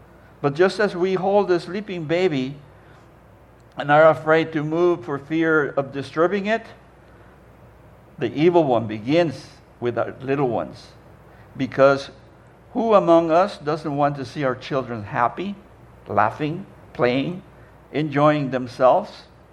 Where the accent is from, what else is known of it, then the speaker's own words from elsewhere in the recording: Mexico; moved away; When I was growing up in Mexico, we didn't celebrate Halloween.